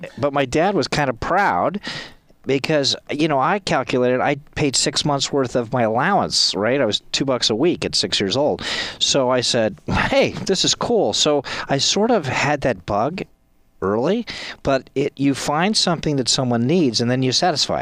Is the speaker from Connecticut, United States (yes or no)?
yes; Connecticut, United States; I grew up in Connecticut, so we summered on Nantucket, and everybody had a bicycle to rent.